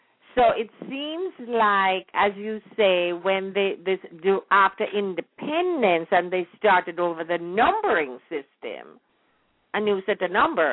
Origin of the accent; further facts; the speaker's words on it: Kingston, Jamaica; But during my growing up in Kingston, and I grew up in Kingston